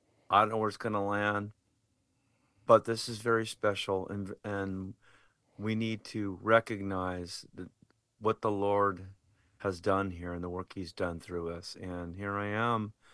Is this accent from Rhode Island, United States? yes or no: no; Fullerton, California, United States; also born or lived in Orange; I was born in Orange, California, raised in Fullerton, California, the home of Fender Musical Instruments, I might add, by my single mom.